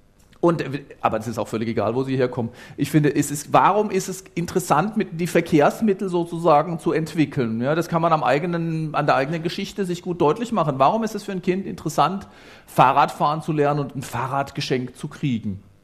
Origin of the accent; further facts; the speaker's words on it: Baden-Württemberg, Germany; ich komme aus dem Hochschwarzwald, aus dem ganzen südlichen Hochschwarzwald, Feldberggebiet. Und natürlich sind wir auch Alemannen.